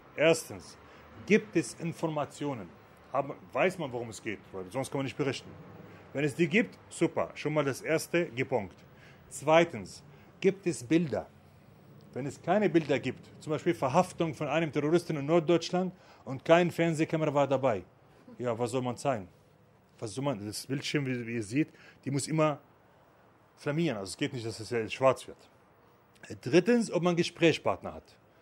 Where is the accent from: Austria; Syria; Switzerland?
Syria; German is a second language; moved away as an adult; now in Germany; bin aus Syrien, bin hier seit 20 Jahren in Deutschland